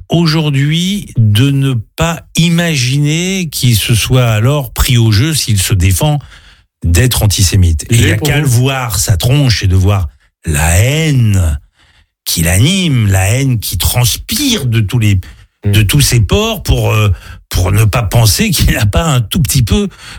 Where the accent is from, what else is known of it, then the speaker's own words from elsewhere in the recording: France; je suis un Français républicain, je suis fier d'être Français, je suis heureux d'avoir grandi ici, et je suis heureux les rares fois où je vais à la synagogue de faire une prière pour la République française.